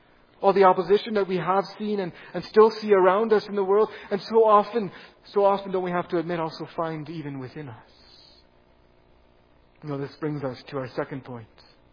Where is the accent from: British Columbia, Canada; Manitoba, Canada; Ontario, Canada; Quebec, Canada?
British Columbia, Canada; I grew up in the Fraser Valley in BC.